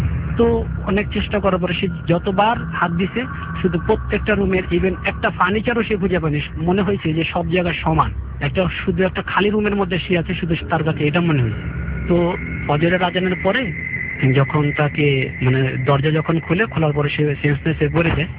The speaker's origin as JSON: {"language": "Bangla", "town": "Dhaka", "region": "Dhaka Division", "country": "Bangladesh", "said": "আমি পুরান ঢাকা থেকে এসেছি, পোস্তগোল এলাকা থেকে।"}